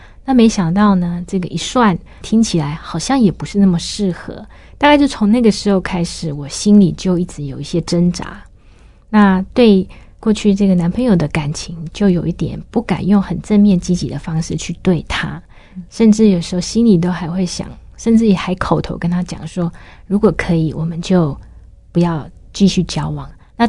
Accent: Fengyuan, Taichung, Taiwan; born there; 我出生在台中丰原，我的父母呢是做生意的。

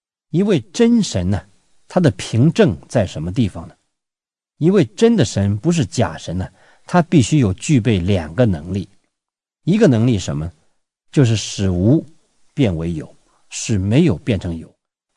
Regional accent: China; 这个就是一向在我们中国人心目中间的神

